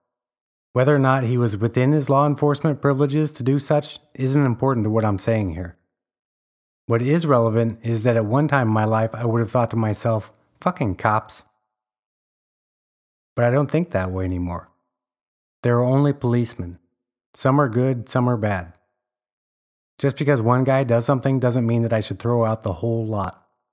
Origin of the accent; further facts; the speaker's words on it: Iowa, United States; bigger than the small-town cracker I was growing up in Iowa.